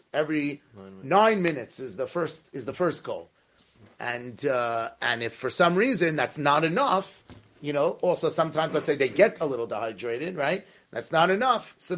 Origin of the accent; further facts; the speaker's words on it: Beverly Hills, California, United States; In the shul I grew up in Beverly Hills, the Rav was a Kohen, sort of.